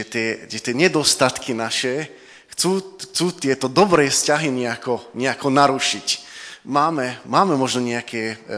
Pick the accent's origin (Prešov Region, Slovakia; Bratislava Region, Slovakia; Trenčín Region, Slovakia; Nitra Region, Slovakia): Nitra Region, Slovakia; Komárno; now in Nové Zámky, Slovakia; ja som z Komárna a teraz sme sa presťahovali nedávno do Nových Zámok s mojou rodinou.